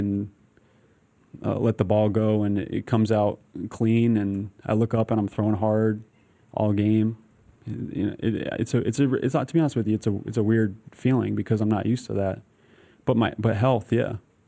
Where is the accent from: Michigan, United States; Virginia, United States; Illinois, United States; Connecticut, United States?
Connecticut, United States; also born or lived in Trumbull / Reading; we grew up in Trumbull and Reading, Connecticut, which is hour 30 depending on traffic, and this was our team.